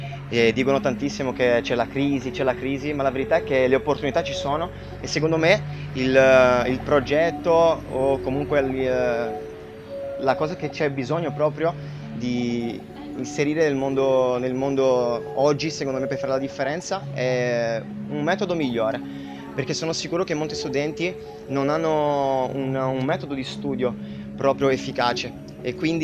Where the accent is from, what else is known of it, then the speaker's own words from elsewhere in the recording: Brazil; ne ho 26 anni, vengo dal Brasile.